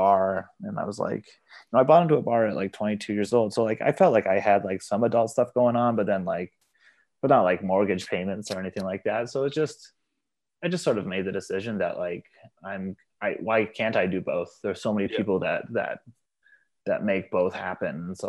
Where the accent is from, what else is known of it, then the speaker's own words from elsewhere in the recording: Canada; God bless Canada. I love being Canadian, but like, the music that we make is just so niche that we can't really have a full career.